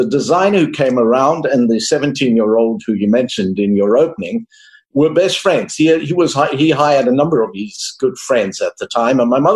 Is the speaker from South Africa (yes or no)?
yes; South Africa; now in United States; As you'll learn from my accent, I was born and raised in South Africa. I came here when I was about 30 years old.